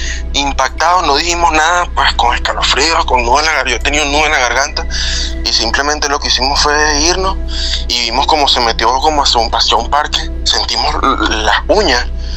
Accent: Venezuela; soy de Venezuela y en Venezuela pues se escuchan muchas historias de brujas

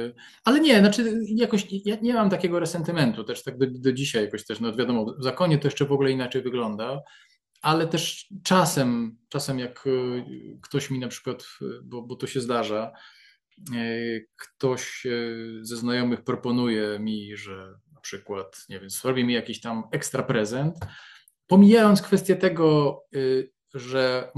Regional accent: Stalowa Wola, Subcarpathian Voivodeship, Poland; ja pochodzę ze Stalowej Woli

